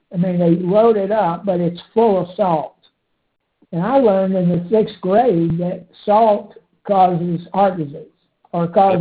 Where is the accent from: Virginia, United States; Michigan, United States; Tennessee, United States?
Tennessee, United States; And I grew up Baptist in Tennessee.